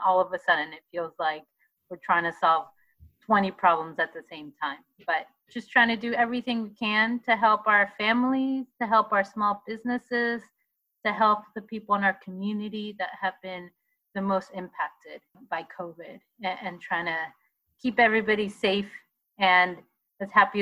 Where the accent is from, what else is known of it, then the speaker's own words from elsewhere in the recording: Argentina; I'm from Argentina and my family's Jewish, so I have a lot of kind of home traditions.